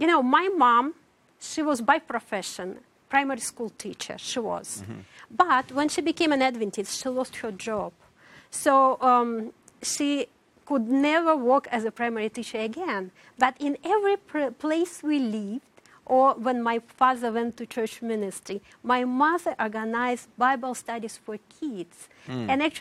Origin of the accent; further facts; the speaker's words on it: Almaty, Kazakhstan; English is a second language; also born or lived in Kamchatka, Russia; So I grew up mostly in Almaty, although I was born in Kamchatka. This is across Alaska.